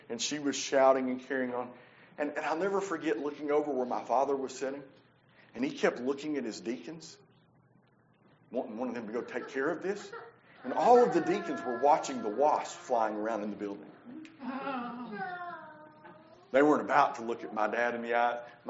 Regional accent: Appalachia, United States; You know, I grew up in the Appalachians, and I can tell you that growing up, people tended to be a little more expressive in worship.

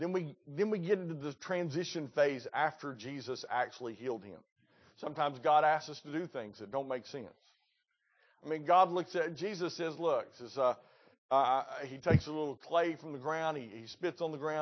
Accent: Georgia, United States; I said, "I'm from Georgia. I'm the only one in the car without an accent."

